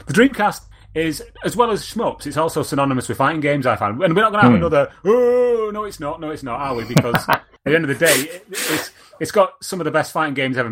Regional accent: Manchester, North West England, United Kingdom; I am from Manchester, not Tokyo

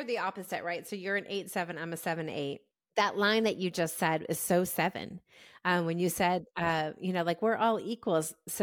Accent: New England, United States; now in US South; And I'm from New England, like East Coast, New England, right?

